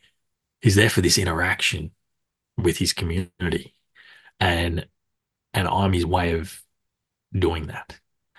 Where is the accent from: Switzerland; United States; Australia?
Australia; I'm Australian, so I used to play on a like Aussie server